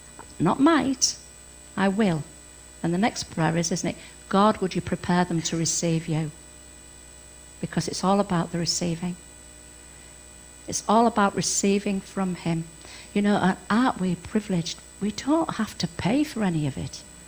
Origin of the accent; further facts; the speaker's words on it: England, United Kingdom; however, in Scotland, I must admit, when I go up to Scotland, I am the English.